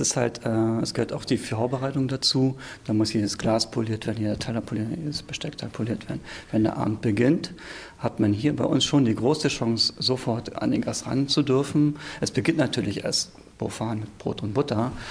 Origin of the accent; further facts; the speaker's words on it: East Germany, Germany; Ich bin im Osten groß geworden und da war es etwas anders.